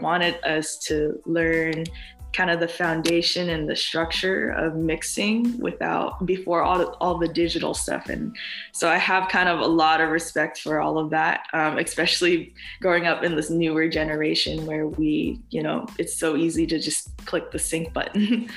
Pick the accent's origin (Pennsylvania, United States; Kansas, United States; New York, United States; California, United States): California, United States; San Francisco; I've been DJing for about 6-7 years now, and I'm from San Francisco.